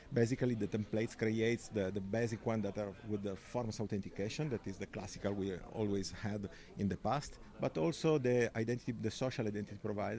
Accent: Italy

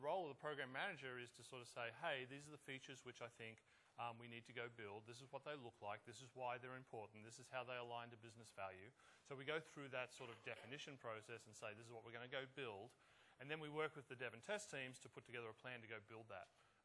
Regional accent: Brisbane, Queensland, Australia; accent: Australian; now in Redmond, United States; I've been over in Redmond now for 9 years. I'm originally an Australian, if you can tell from the accent. Grew up in Brisbane, lived on the coast for about 12 years before moving over to Microsoft over in Redmond.

